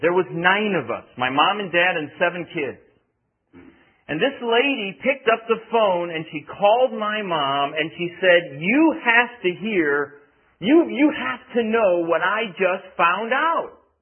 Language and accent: English; St. Louis, Missouri, United States; I'm from St. Louis, Missouri.